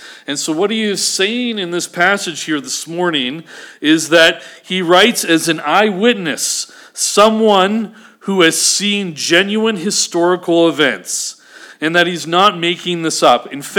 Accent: Canada; But here's what we do as a Canadian culture. Here's what you and I would do and say.

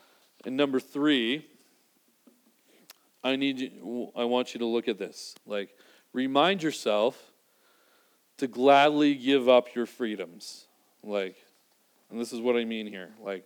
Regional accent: Vancouver, British Columbia, Canada; we grew up in Vancouver, and we

